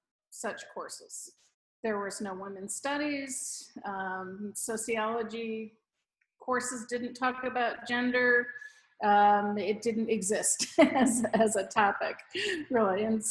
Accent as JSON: {"language": "English", "town": "Chicago", "region": "Illinois", "country": "United States", "also_born_or_lived": "New Jersey", "said": "Before college, from Chicago and New Jersey before that, other places before that, we moved around a lot."}